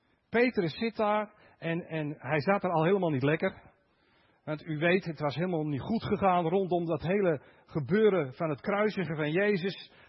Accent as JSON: {"language": "Dutch", "country": "Netherlands", "said": "Maar waar ik vandaan kom, dat is bij de Diefdijk."}